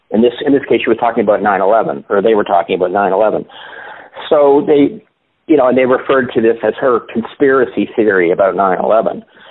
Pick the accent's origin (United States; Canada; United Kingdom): Canada; I'm Canadian, so I don't even have a vote.